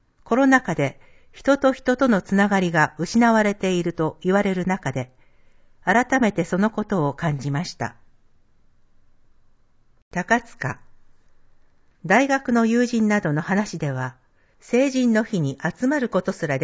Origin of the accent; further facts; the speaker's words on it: Fujimi, Saitama, Japan; これまで生まれ育った富士見市で当たり前に生活してきましたが、検討会への参加は、これまで気にしていなかったこの町の魅力について改めて考える良い機会になりました。